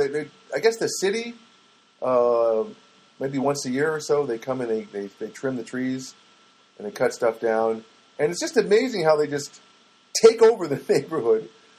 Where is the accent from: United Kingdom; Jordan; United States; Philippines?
Philippines; Because I'm a Filipina.